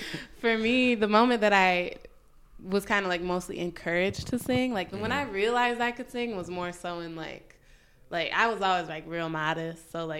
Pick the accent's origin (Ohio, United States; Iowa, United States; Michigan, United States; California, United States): Michigan, United States; Detroit; growing up in Detroit, like music-wise, like and culture-wise, it's just very rich.